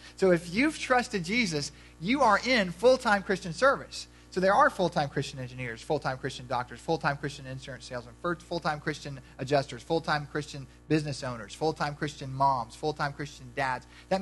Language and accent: English; United States; because I'm an American and we should do that.